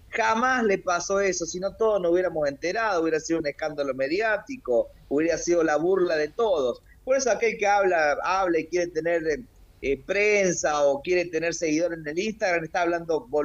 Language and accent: Spanish; Córdoba, Argentina; born there; Mira, yo nací en Córdoba capital.